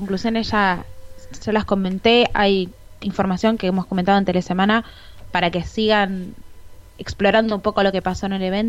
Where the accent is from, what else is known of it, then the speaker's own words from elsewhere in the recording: Argentina; Pasa que nosotros somos argentinos y nos creemos que en el resto del mundo es igual